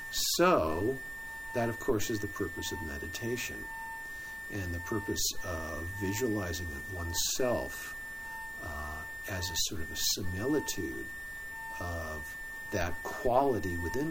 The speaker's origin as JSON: {"language": "English", "town": "Los Angeles", "region": "California", "country": "United States", "tie": "born or raised there", "said": "I grew up in Los Angeles surfing."}